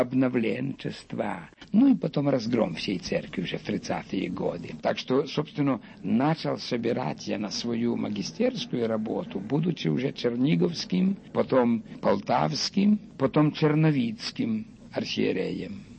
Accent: Volyn Oblast, Ukraine; born there; Родился я на Волыни, в Западной Украине. Религиозное воспитание было у всех. Отец у меня был сельским священником

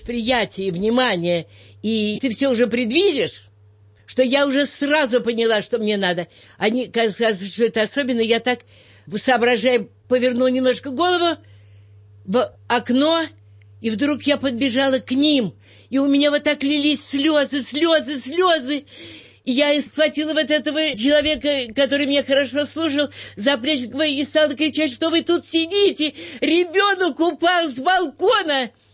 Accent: Moscow, Russia; я тут всю жизнь родилась, жила. Я родилась в Ахтановском переулке, в Николо-Песковском прожила всю жизнь.

